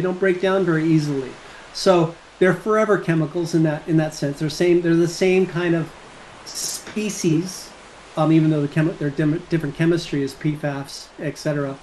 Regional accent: Colorado, United States; And growing up in Colorado.

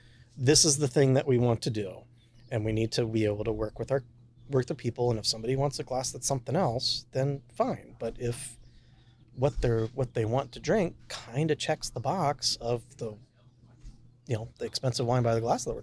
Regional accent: Crofton, Maryland, United States; So I grew up in Crofton, which is like 20 miles out of Annapolis.

